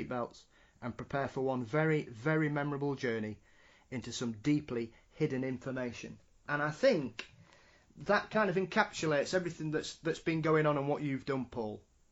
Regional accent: Yorkshire and the Humber, United Kingdom; especially as I refer to as a Yorkshireman.

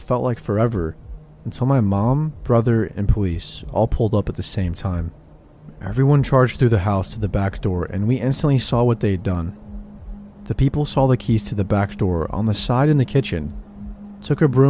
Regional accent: England, United Kingdom; I'm from England

